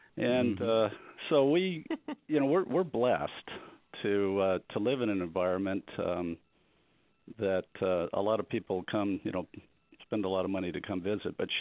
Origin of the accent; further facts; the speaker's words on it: Wickenburg, Arizona, United States; I'm doing a lot of work with some folks in my hometown, Wickenburg, where I grew up